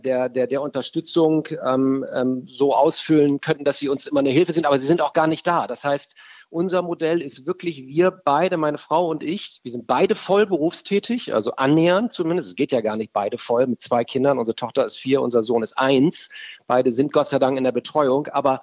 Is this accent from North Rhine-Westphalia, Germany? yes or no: no; Bremen, Germany; also born or lived in Hamburg; Wir sind vor ein paar Jahren nach Bremen gezogen, von Hamburg in meine alte Heimat